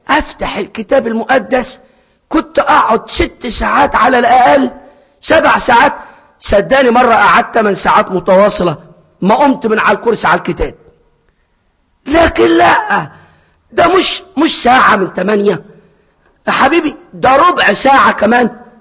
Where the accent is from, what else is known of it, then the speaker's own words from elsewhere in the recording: Egypt; زي ما تعودت كمصري